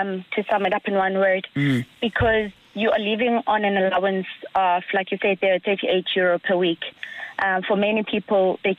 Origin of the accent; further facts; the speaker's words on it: Zimbabwe; now in Ireland; I'm originally from Zimbabwe.